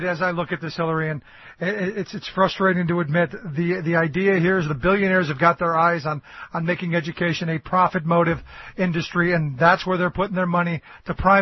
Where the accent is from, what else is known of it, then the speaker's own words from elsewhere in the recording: Cleveland, Ohio, United States; And when I was a kid growing up in the 70s, growing up in Cleveland, the area that I lived